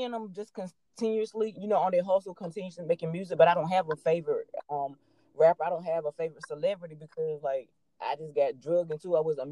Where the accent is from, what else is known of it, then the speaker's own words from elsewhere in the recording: Greenville, North Carolina, United States; I'm from Greenville, North Carolina, born and raised here.